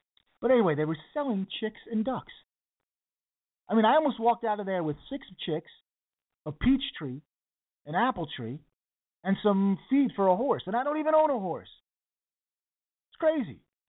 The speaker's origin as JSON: {"language": "English", "town": "New Rochelle", "region": "New York", "country": "United States", "tie": "born or raised there", "said": "And I was born in New York City, so were my kids. But I grew up in a town called New Rochelle."}